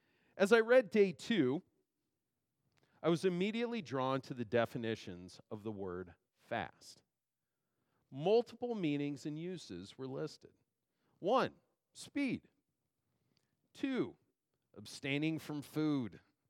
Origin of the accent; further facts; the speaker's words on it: Idaho, United States; also born or lived in Oregon / Washington; Growing up in Idaho, Oregon, Washington, I've come to expect water that is cool and clear